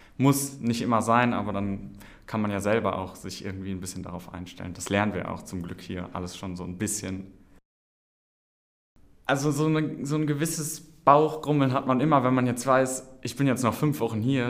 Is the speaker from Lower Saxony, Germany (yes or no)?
no; Aachen, North Rhine-Westphalia, Germany; ich komme hier aus Aachen, wohne sozusagen direkt um die Ecke